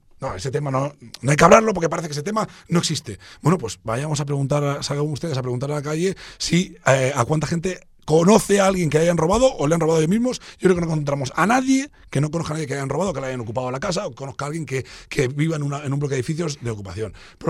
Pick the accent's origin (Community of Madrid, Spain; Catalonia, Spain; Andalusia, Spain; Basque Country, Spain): Catalonia, Spain; Cornellà; also born or lived in Baix Llobregat; soy patriota de mi tierra. Soy patriota de Cornellà, de la Metropolitana y del Baix Llobregat. Y como patriota del Baix Llobregat, a mí me encanta pasear, obviamente, por la ribera del Llobregat